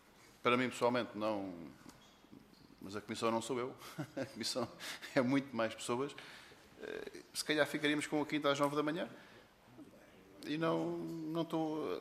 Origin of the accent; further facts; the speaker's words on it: Setúbal, Portugal; Eu sou de Setúbal, sou aqui ao lado, portanto não tenho que viajar 5 horas